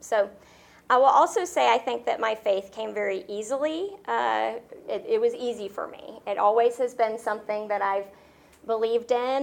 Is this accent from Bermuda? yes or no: no; Atlanta, Georgia, United States; so I grew up in a Christian home. I'm from Atlanta originally. And if you're familiar with Decatur or Northlake, I went to Greater Atlanta Christian School.